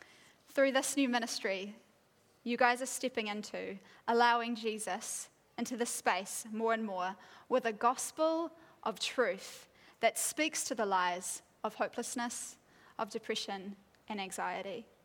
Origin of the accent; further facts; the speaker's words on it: Whangaparaoa, Auckland, New Zealand; So I was raised in Whangaparoa at Whangaparoa Baptist Church, which I'm seeing some familiar faces from, which is pretty exciting.